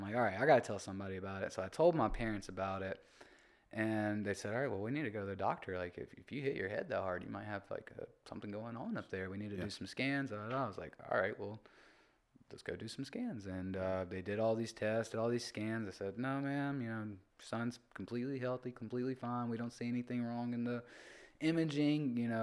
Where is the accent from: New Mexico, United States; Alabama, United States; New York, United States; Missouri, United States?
Alabama, United States; now in Atlanta, United States; I grew up in Alabama. We didn't have the architecture like Atlanta does.